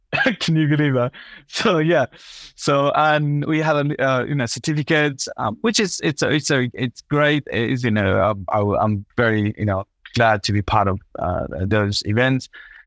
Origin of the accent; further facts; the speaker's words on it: Nepal; English is a second language; moved away as an adult; now in United Kingdom; I'm originally from Nepal. So I started coffee in 2006.